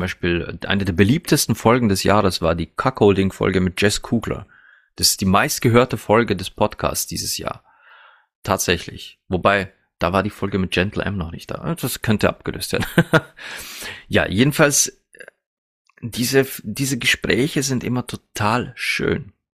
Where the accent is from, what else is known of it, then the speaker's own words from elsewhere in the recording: Austria; bei uns in Österreich gibt es eine Reinigungsmittelmarke, die nennt sich Provin.